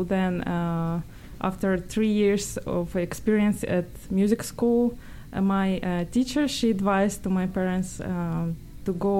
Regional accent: Ukraine; Yes, I grew up in Ukraine, very beautiful country, and my family there admire music and musicians

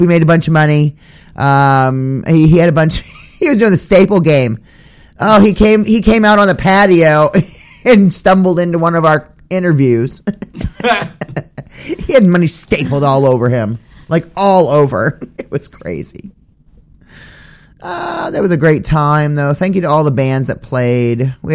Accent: Maine, United States; See, I'm from Northern Maine

